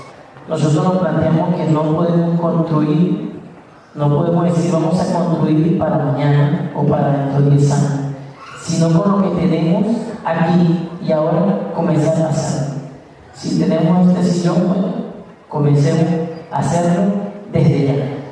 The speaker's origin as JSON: {"language": "Spanish", "country": "Venezuela", "said": "yo soy de Venezuela, orgulloso de ser venezolano, y bueno, estamos en Barquisimeto, una ciudad centro-occidente del país."}